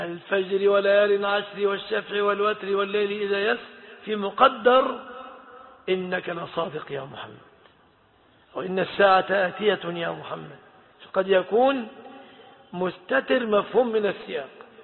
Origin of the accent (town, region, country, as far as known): Egypt